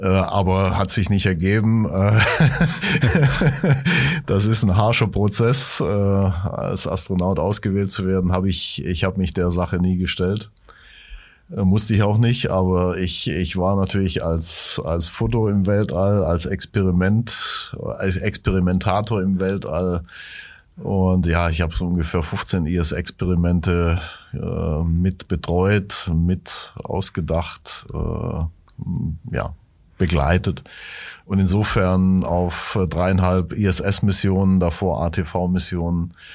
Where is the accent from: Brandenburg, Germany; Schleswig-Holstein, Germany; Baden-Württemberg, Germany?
Baden-Württemberg, Germany; born there; ich bin im Schwarzwald geboren